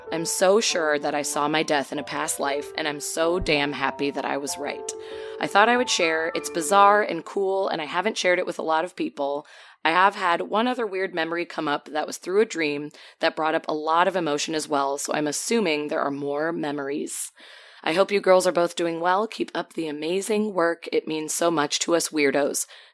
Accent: Canada; I'm Canadian

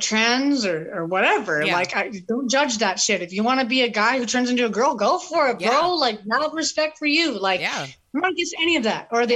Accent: Alaska, United States; I personally, when I came down here from Alaska, I didn't know shit about how to make money at the clubs.

